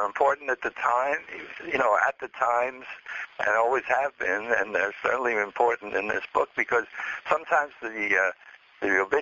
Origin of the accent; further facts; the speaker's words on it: Brooklyn, New York, United States; I grew up in Brooklyn, and everybody assumes I was a Dodger fan